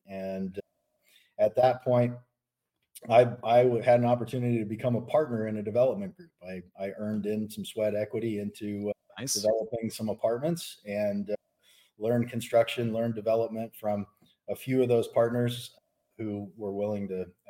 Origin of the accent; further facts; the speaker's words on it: Jacksonville, Florida, United States; now in South Dakota, United States; I grew up in Jacksonville, Florida. So started school down there and ended up moving back to South Dakota is where my family's always been from. That's where I live now.